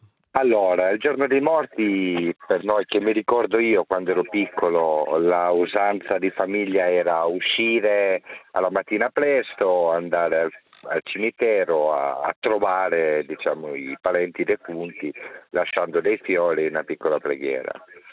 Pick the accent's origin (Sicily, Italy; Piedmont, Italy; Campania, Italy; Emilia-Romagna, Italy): Piedmont, Italy; Turin; siamo in viaggio da Berna e stiamo andando a Torino, perché io sono di Torino